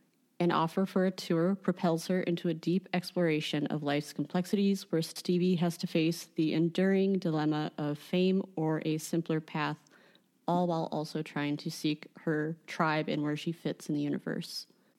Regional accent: Chicago, Illinois, United States; For those who don't know, I am a writer from Chicago

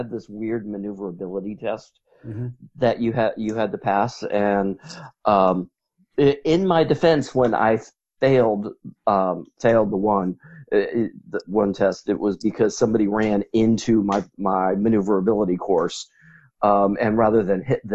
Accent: Ohio, United States; No, I grew up in Ohio.

